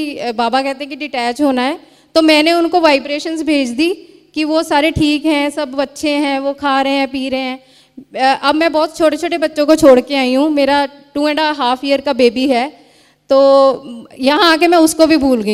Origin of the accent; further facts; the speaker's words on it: Mohali, Punjab, India; मैं एनाटॉमिस्ट हूँ. मैं मोहाली पंजाब से हूँ.